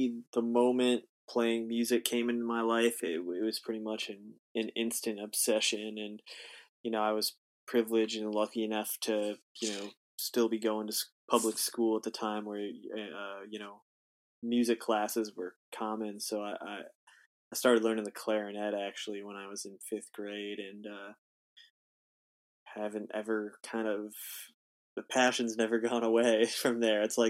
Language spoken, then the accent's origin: English; Grand Rapids, Michigan, United States; also born or lived in Kalamazoo; Yeah, I was born in Grand Rapids. I lived there for a while. I lived in Kalamazoo, Michigan for a while. So yeah, like kind of the west side of Michigan was where I grew up.